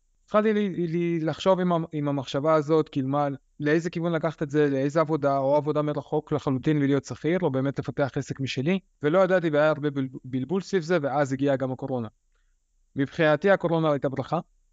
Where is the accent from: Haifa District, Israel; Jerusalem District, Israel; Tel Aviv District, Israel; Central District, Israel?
Tel Aviv District, Israel; Ramat Gan; now in Georgia; אני היום גר בגיאורגיה בשנתיים האחרונות, במקור מישראל, מרמת גן, שם גדלתי מגיל 5, אבל במקור, מקור, מקור, אז נולדתי ברוסיה ועליתי לארץ כשהייתי בן 5.